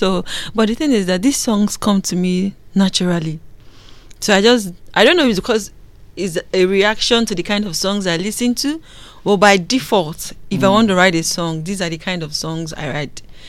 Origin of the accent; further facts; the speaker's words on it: Imo, Nigeria; I'm from Imo State, a graduate of University of Calabar